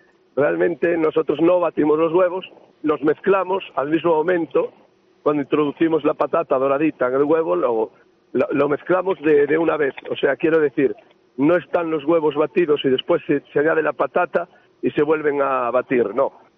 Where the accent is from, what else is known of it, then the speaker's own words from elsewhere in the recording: Galicia, Spain; ya voy para allá, para Galicia, a disfrutar de mi tierra